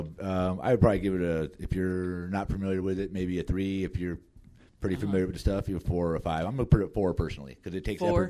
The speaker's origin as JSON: {"language": "English", "town": "Antioch", "region": "California", "country": "United States", "tie": "born or raised there", "said": "That's in my hometown and my high school I graduated from in Antioch."}